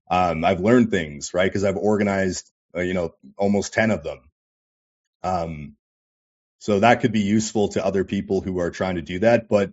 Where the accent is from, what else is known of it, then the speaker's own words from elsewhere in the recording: Canada; One, we're Canadian nationalists